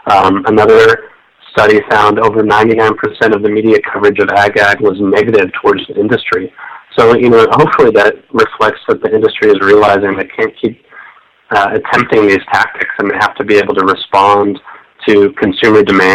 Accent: Texas, United States; I grew up in Texas, born and raised.

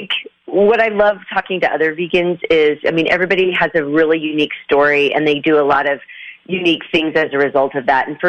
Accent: Midwest, United States; I'm from the Midwest in the United States.

